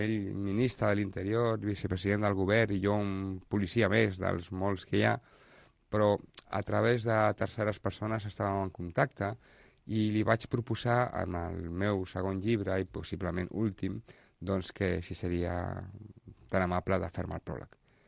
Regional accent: Barcelona, Catalonia, Spain; born there; de Barcelona. Va ser el primer gran casal que es va crear, i a més és del meu barri, on jo vaig néixer

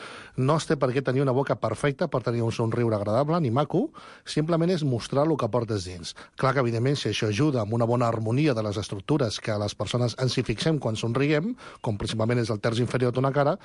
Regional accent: Barcelona, Catalonia, Spain; also born or lived in Managua; Jo vaig néixer a Managua, província de Nicaragua, i molt petita ja vaig arribar aquí a Barcelona i vaig fer estudis, a l'Escola Pies de Sarrià

